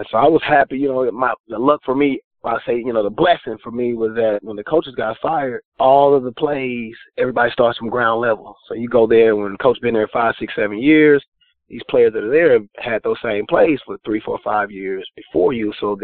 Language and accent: English; Oakland, California, United States; also born or lived in Texarkana, United States; Well, you know, I was born in Texarkana. I lived there till I was 11 years old, and then I moved to Oakland. So I was raised in Oakland. I went to Skyline High School